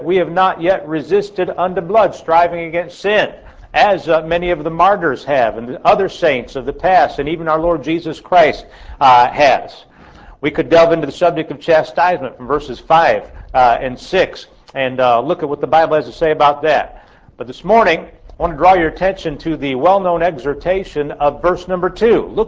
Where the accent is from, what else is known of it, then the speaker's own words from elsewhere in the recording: Illinois, United States; I grew up in the Roman Catholic Church back in the state of Illinois, where I grew up and spent my childhood.